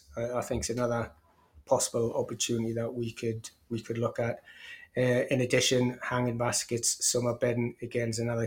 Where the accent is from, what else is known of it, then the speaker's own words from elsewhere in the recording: Hebburn, North East England, United Kingdom; Yeah, I'm from a little place called Hebbin, which is sort of halfway between Newcastle and South Shields.